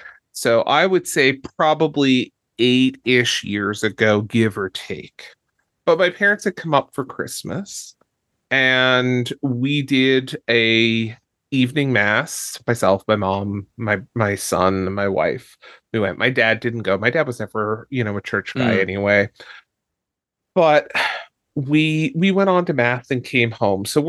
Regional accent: Newfoundland and Labrador, Canada; So growing up in Newfoundland

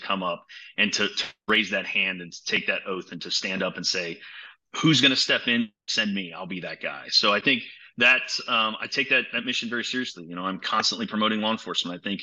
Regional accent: Las Vegas, Nevada, United States; I grew up in Las Vegas, Nevada.

